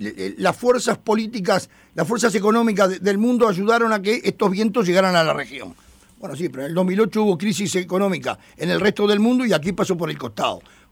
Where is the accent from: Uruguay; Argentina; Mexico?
Uruguay; Montevideo; no somos los montevideanos de la década del 90, somos montevideanos con los vicios